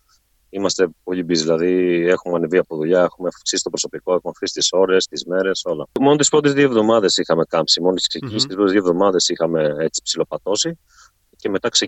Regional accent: Kandila, Western Greece, Greece; now in Australia; κατάγομαι από την Κανδύλα του Λακαρνανίας.

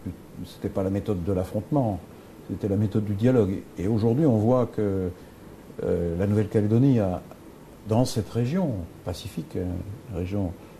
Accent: France; en tant que Français

